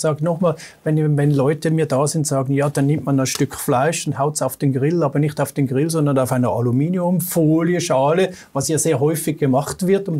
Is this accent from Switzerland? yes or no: yes; Switzerland; Ich als Schweizer, als Europäer